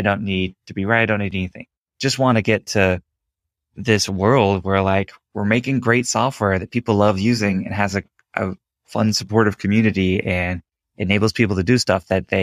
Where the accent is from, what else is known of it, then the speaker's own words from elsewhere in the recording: Houston, Texas, United States; Honestly, growing up in Houston, we used to get really bad hurricanes.